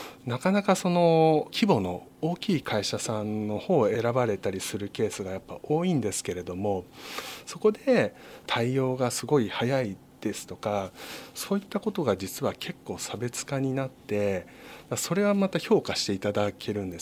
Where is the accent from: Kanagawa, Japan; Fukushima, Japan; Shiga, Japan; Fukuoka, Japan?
Kanagawa, Japan; Fujisawa; 私は藤沢出身で、藤沢でもう25年ぐらい住んでまして、でそこから一回まあ海外等々離れたんですけれども、4年ほど前にまた戻ってきまして、で現在も藤沢に住み続けております。